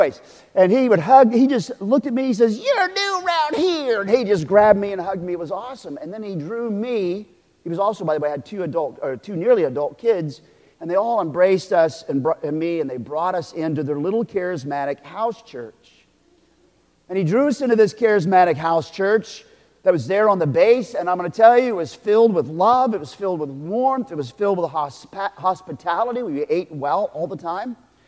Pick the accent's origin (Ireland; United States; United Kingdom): United States; Oklahoma; born there; Because, you know, I was born in Oklahoma, and every Oklahoman in 1979 when I joined the military was Christian.